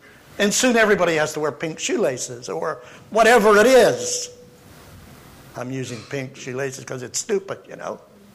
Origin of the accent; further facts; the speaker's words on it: Pennsylvania, United States; My wife Connie and I grew up in Western Pennsylvania.